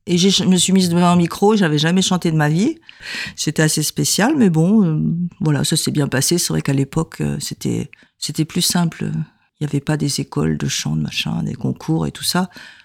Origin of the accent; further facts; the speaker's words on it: Paris, Île-de-France, France; also born or lived in Algeria; Je suis née en Algérie, mais j'ai grandi à Paris, puisqu'on est arrivé en France, j'avais l'âge de 6 ans.